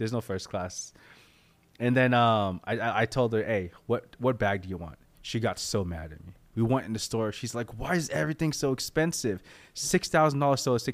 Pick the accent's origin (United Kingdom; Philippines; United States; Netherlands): Philippines; I'm not Mexican, I'm Filipino, right?